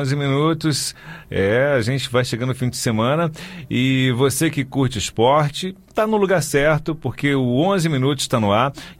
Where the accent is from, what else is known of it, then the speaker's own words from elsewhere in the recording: Minas Gerais, Brazil; now in Rio de Janeiro, Brazil; É porque eu sou mineiro, né?